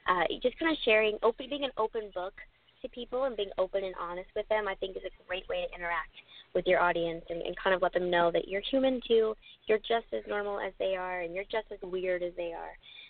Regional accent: Orlando, Florida, United States; I grew up in Orlando, Florida, so I was constantly at Disney.

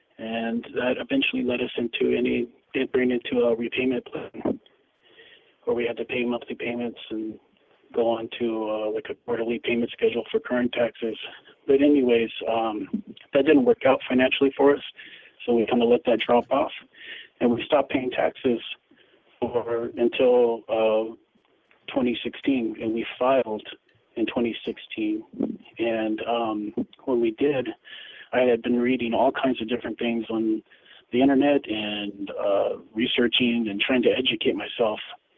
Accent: California, United States; I'm from California.

